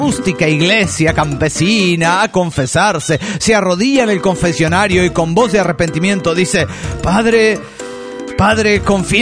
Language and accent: Spanish; Baja California, Mexico; Hola, soy el homie de Baja California.